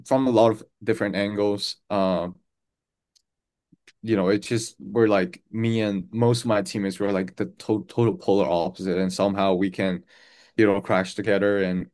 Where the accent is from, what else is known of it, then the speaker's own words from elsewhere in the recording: China; just the fact that I grew up in China, the way, I guess, they talk